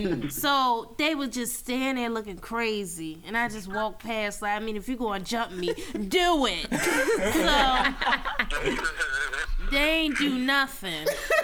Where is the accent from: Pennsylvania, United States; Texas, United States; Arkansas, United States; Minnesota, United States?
Pennsylvania, United States; Philadelphia; She's from Philly. I'm from Philly.